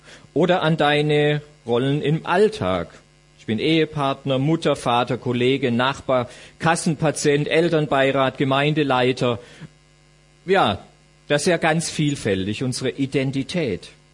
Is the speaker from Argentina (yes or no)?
no; Southern Germany, Germany; also ihr merkt, ich komme aus Süddeutschland, kann ich nicht verbergen